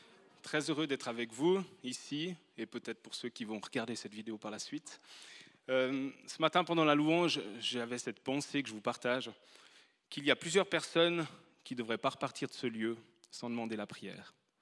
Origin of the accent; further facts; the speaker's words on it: Échallon, Auvergne-Rhône-Alpes, France; Moi, je viens de loin, je viens d'Échallon, donc le Grand Nord, il y a de la neige actuellement.